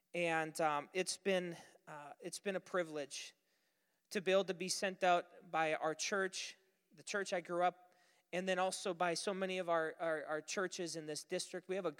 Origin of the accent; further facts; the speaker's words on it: Superior, Wisconsin, United States; I served as a youth pastor, and it's where I grew up. I'm from Superior, so I grew up attending that church.